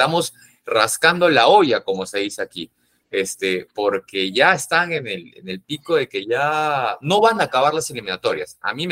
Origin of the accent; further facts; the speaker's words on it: Peru; la balanza, siendo peruano, está medio inclinada hacia Paraguay